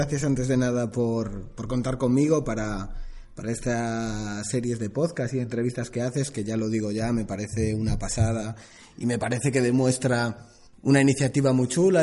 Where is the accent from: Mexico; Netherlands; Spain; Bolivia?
Spain; Vigo, Galicia; moved away; Tengo 35 años, soy gallego, pero llevo, pues yo creo que más tiempo fuera de Vigo, que es mi ciudad natal, que allí.